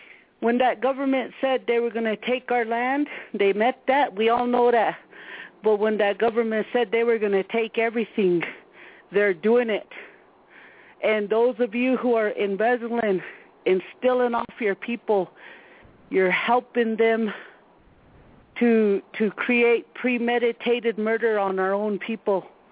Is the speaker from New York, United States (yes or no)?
no; Wounded Knee, South Dakota, United States; I come from Wounded Knee.